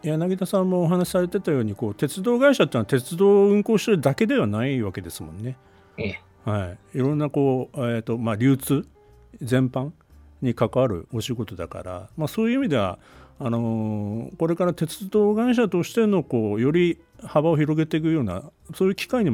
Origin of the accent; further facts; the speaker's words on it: Gunma, Japan; あの私群馬県の出身なんですけどあの、まあ、いわゆるローカル線ばかり走ってるんですけども